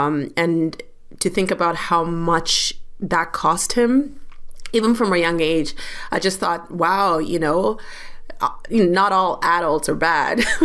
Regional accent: London, Ontario, Canada; I grew up in London, Ontario, and I grew up during a time when London was a very homogenous city.

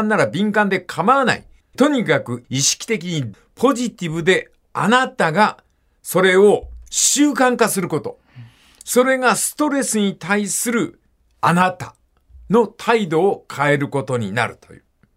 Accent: Kansai, Japan; accent: Kansai dialect; あ、ちょっと今関西弁が出ましたから、どっちの方面かお分かりだろうと思いますが。

